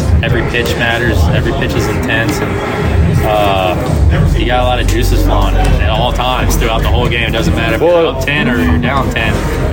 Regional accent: Baton Rouge, Louisiana, United States; Yeah, I'm from Baton Rouge in Louisiana.

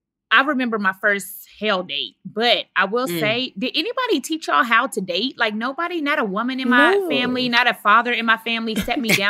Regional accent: Dallas, Texas, United States; You know, I'm from Dallas, Texas.

